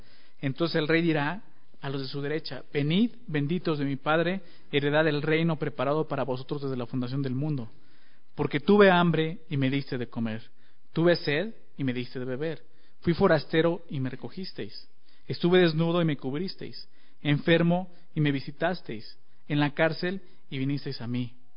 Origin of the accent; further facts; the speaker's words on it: Mexico; creo que somos mexicanos todos, pero algunos somos de aquí de Toluca, otros del DF, ¿no?